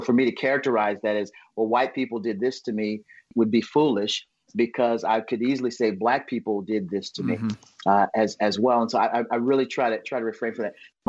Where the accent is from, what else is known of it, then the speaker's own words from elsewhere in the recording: United States; For me, there's not a distinction of what it means to grow up black. I grew up in America.